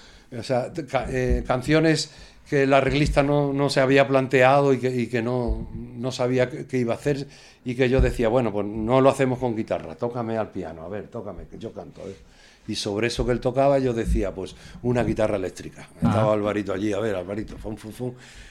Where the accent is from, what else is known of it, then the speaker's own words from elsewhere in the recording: Extremadura, Spain; Yo me estoy centrando mucho en Extremadura porque quiero rematar en este proyecto enfocado a mi tierra.